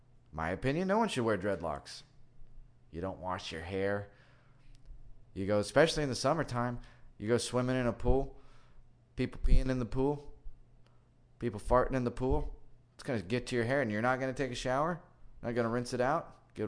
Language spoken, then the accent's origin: English; United States; It is my unassailable right as an American to have an opinion.